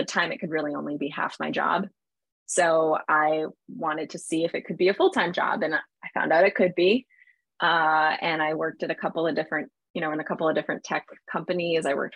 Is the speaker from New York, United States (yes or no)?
yes; Queens, New York, United States; now in Boston, United States; Mets. Oh, exactly. I grew up in Queens. Come on.